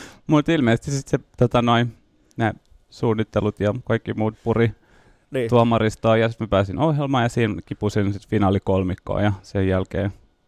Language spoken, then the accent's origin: Finnish; Oulu, North Ostrobothnia, Finland; accent: Oulu dialect; mulla oli nuorempana Oulun murre, mutta se lähti oikeastaan varmaan joskus 16-vuotiaana, kun mä aloin käyttää kaikki eri murteita sekaisin